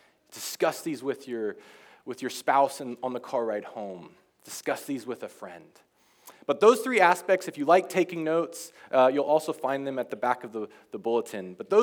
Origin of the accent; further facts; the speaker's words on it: Oklahoma, United States; moved away as an adult; now in Vancouver, Canada; I am a pastor from the States. I originally grew up in Oklahoma, but I've been living in Vancouver the last year and a half, finishing a seminary degree.